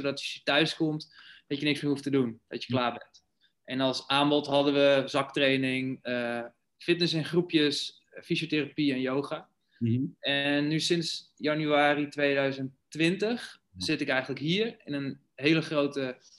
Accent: Sneek, Friesland, Netherlands; moved away as an adult; now in Amsterdam, Netherlands; Dus ik ben geboren in Sneek.

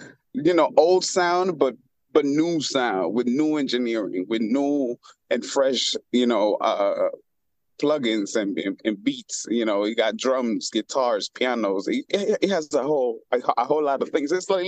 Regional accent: Honduras; having that Spanish side, you know, growing up in Honduras

